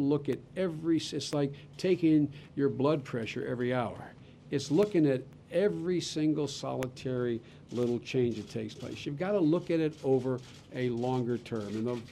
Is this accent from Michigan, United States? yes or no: no; Claymont, Delaware, United States; the kitchen table I grew up in Claymont, Delaware